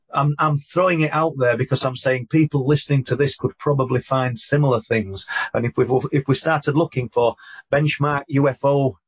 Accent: Yorkshire and the Humber, United Kingdom; I'm from South Yorkshire myself

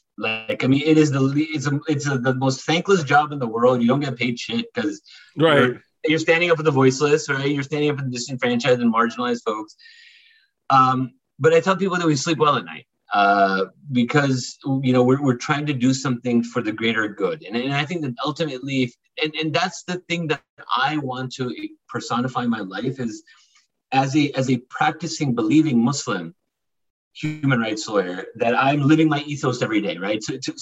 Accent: Norfolk, Virginia, United States; born there; But so imagine for an entire generation of brown Americans like myself, I always tell people I was actually born in Norfolk, Virginia.

